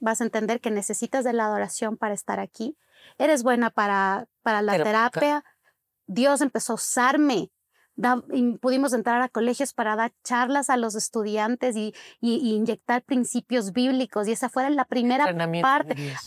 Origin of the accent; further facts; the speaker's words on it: Ecuador; Yo soy ecuatoriana, pero creo que mi personalidad, mi forma de ser, siempre me decían, pero tú eres mexicana. Yo no soy mexicana, yo soy ecuatoriana.